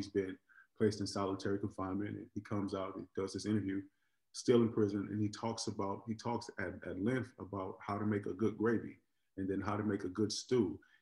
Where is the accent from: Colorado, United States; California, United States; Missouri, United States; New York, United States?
California, United States; Oakland; I grew up in Oakland, California, and Bobby Seale in Oakland, California, he's a legend.